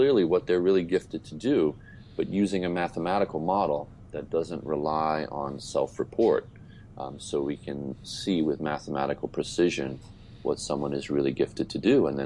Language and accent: English; England, United Kingdom; I'm very British in that way, having grown up in England.